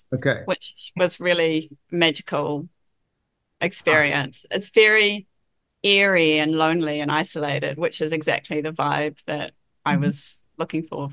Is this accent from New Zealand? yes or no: yes; New Zealand; Well, you know, I'm from New Zealand, so I'm basically from Middle Earth.